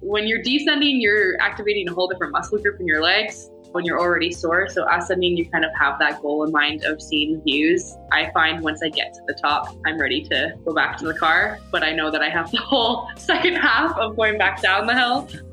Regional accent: Ontario, Canada; Lake Ontario is like right near my hometown back in Ontario

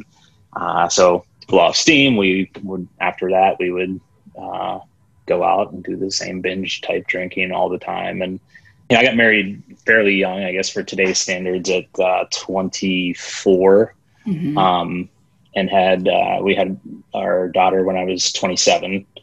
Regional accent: Pennsylvania, United States; now in Cleveland, United States; I've been in Cleveland ever since college. I grew up in Pennsylvania and then went to college in Cleveland and just got a job here.

